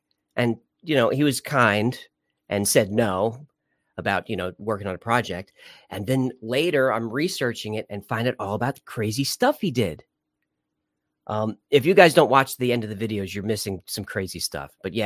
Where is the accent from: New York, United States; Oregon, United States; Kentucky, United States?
New York, United States; also born or lived in Los Angeles; And it might be because I'm from New York and specifically spent most of my life on Long Island. So for a while, I lived in LA for about 15 years.